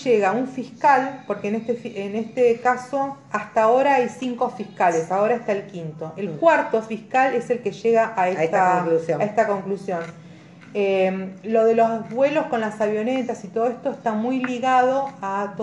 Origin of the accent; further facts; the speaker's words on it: Buenos Aires, Argentina; Tengan en cuenta que somos porteños, pero bueno, eso es algo que no lo decidimos, nacimos acá